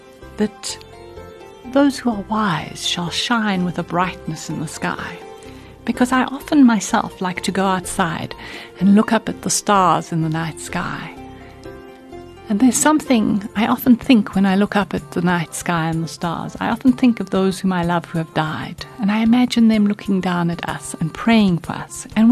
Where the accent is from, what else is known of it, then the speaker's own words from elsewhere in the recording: South Africa; Even if we are South African citizens living in our own country, we can feel a bit like we don't belong.